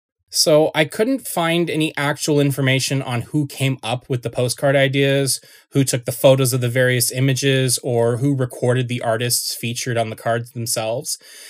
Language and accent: English; Canada; as a Canadian that has not studied any foreign languages other than French, was no easy task